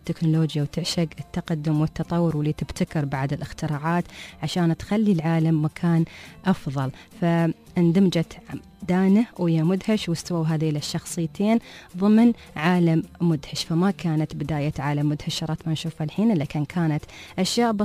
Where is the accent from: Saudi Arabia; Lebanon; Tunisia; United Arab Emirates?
United Arab Emirates; عندنا في الإمارات